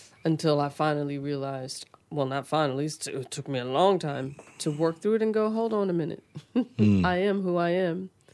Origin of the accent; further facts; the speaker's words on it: Philadelphia, Pennsylvania, United States; Because growing up in the United States, when I grew up and where I grew up in Philadelphia